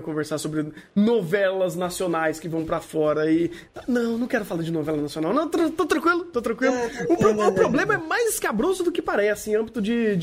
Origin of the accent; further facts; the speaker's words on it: Brazil; Sim, mas é um contexto meio distante pra mim, mesmo sendo brasileiro.